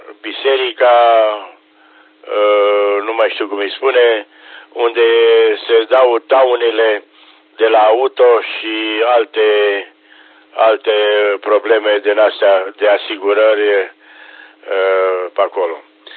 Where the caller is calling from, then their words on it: Ghimbav, Brașov County, Romania; de aici, Ghimbav, avem stații peste tot